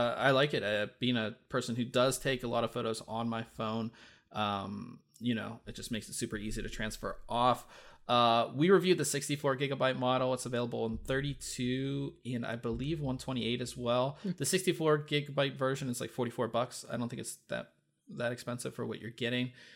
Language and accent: English; Pittsburgh, Pennsylvania, United States; This one is black and gold, which I'm from Pittsburgh